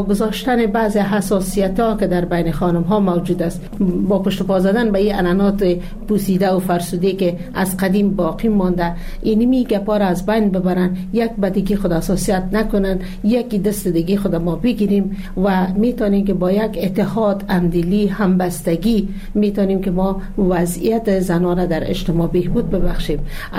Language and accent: Persian; Jowzjan, Afghanistan; در این جوزجان در ولایت ما